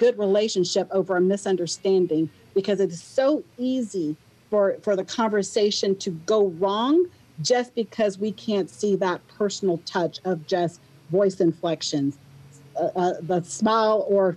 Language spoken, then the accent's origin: English; the South, United States; I grew up in the South and I live in Alabama.